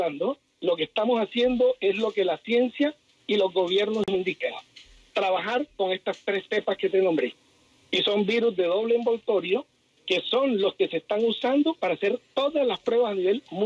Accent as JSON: {"language": "Spanish", "country": "Colombia", "said": "Yo soy colombiano"}